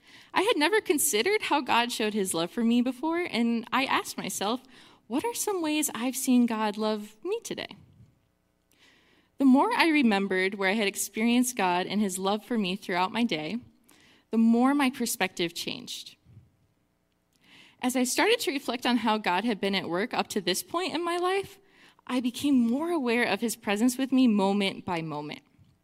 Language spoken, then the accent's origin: English; Rochester, New York, United States; now in Potsdam, United States; I grew up in the Rochester area